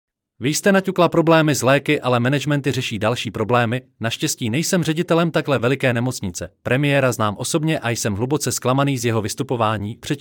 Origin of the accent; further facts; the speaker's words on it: Prague, Czechia; i když jsem z Prahy